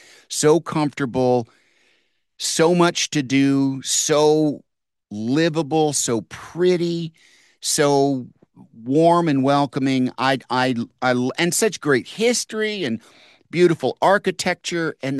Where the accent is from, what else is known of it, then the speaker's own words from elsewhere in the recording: Yorkville, Illinois, United States; also born or lived in Michigan; I grew up there. I grew up in Yorkville. And I had my dad's family was in Springfield.